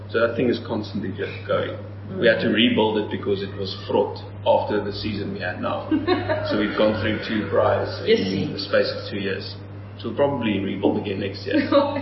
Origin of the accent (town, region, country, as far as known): Strand, Western Cape, South Africa; born or raised there